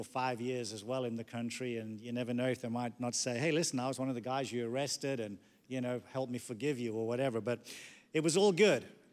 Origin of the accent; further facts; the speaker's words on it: England, United Kingdom; I often say that being an Englishman at my core, we don't weep easily.